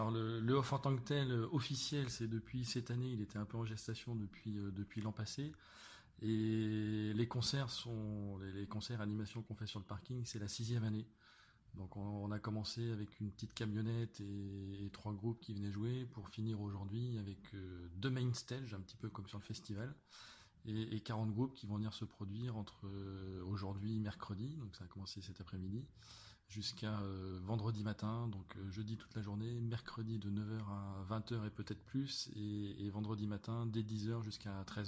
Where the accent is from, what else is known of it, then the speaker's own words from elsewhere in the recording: Nantes, Pays de la Loire, France; Moi, je suis arrivé en 2008, même si je suis nantais, je connaissais pas Clisson.